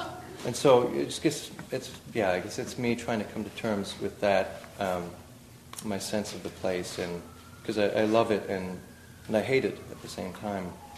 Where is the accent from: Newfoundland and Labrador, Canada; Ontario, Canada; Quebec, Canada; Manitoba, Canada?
Newfoundland and Labrador, Canada; St. John's; my childhood growing up in St. John's